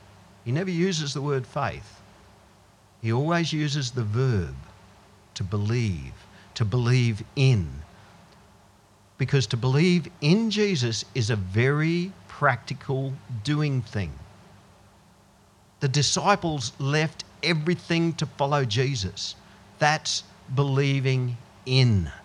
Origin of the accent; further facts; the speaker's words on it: Goondiwindi, Queensland, Australia; I grew up in Gundawindi. We lived in Dalby. Now we live out here. None of those places even have a hill.